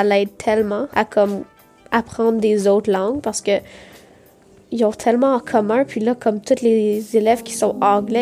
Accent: Nelson, British Columbia, Canada; born there; ils ont tous les deux venus à BC. Puis là, ils sont rencontrés ici. Puis là, moi, je suis née à Nelson.

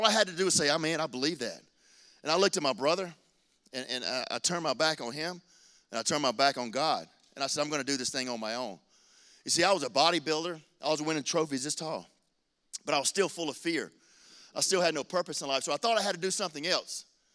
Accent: Macon, Georgia, United States; I'm from Macon, Georgia. If you threaten one snowflake where I come from, we shut the whole city down.

